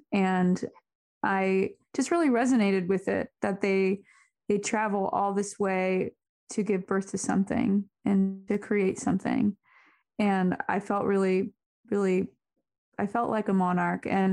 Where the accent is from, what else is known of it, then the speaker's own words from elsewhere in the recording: Arizona, United States; also born or lived in Seattle; And obviously growing up in Arizona is, you know, not amazing for gardening. So I didn't really grow up gardening or anything.